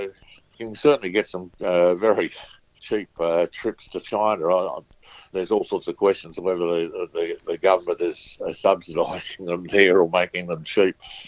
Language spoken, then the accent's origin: English; Newcastle, New South Wales, Australia; Well, I'm from Newcastle